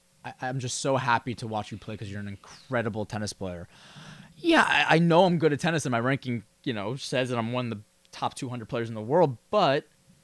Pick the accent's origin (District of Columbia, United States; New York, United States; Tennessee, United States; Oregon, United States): New York, United States; And you know, just being a New Yorker.